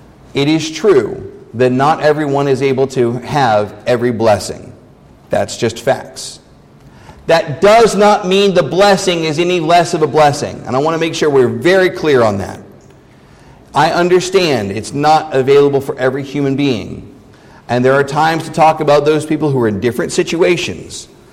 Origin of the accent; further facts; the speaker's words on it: Texas, United States; it was very difficult for me as a Texan to kind of work through that.